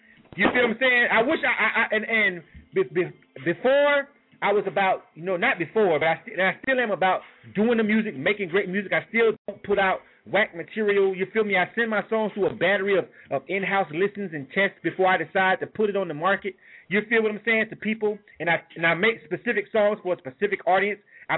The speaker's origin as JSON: {"language": "English", "region": "Southern US", "country": "United States", "tie": "born or raised there", "said": "I'm from the South, born and raised. I don't necessarily like everything that come out of the South."}